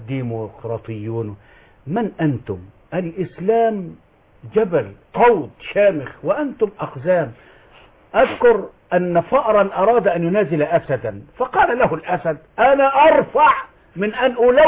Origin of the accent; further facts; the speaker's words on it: El Qantara Sharq, Ismailia Governorate, Egypt; also born or lived in Mit Antar; في قريتي ميت عنتر التي حفظت فيها القرآن وجزاكم الله خيرا يا أهل القنطرة شرق يا من تربيت وسطكم من عام 54 ل 62